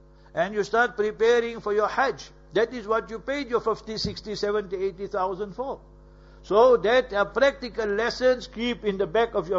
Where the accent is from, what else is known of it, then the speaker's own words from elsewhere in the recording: South Africa; Now you must realize that we are South African.